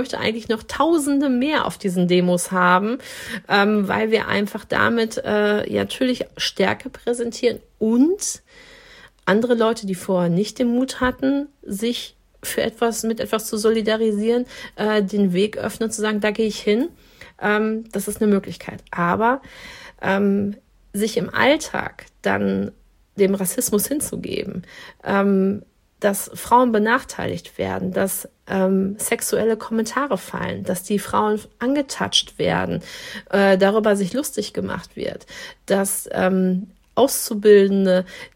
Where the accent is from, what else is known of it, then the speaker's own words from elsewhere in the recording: Dortmund, North Rhine-Westphalia, Germany; weil ich in einem Dorf groß geworden bin in Dortmund, wo eine Moschee stand.